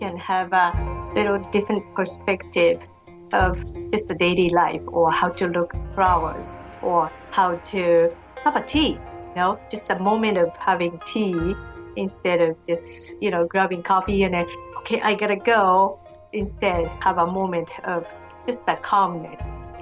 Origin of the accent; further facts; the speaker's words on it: Japan; English is a second language; now in United States; I'm from Japan.